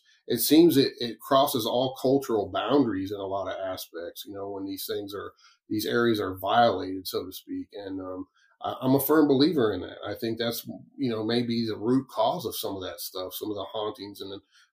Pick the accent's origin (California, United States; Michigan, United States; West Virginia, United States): West Virginia, United States; because West Virginia is my home state of where I base my home base out of.